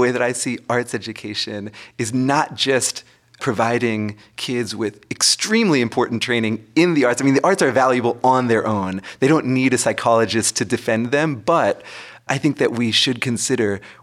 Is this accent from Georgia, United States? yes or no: no; Massachusetts, United States; back in my home state of Massachusetts